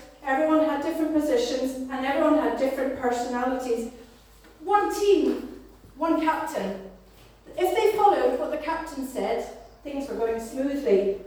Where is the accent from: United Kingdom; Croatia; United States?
United Kingdom; Belfast, Northern Ireland; you might not know from my accent, but Belfast.